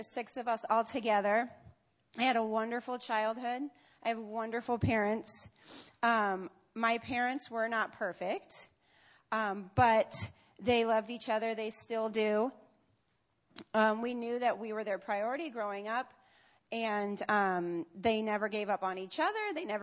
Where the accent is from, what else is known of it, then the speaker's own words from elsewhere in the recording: Omaha, Nebraska, United States; I was born and raised in Omaha. I've spent most of my life here. I love this city. I love this state. I love these people. I'm a Midwesterner.